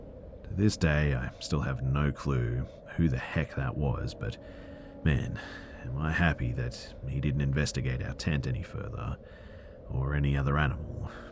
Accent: West Palm Beach, Florida, United States; I grew up in West Palm Beach.

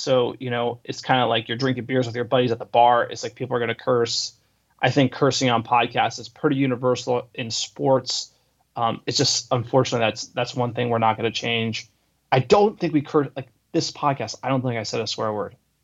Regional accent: New Jersey, United States; and by the way, we're from New Jersey, so it's like people from New Jersey, I don't know, very populous state, a lot of people

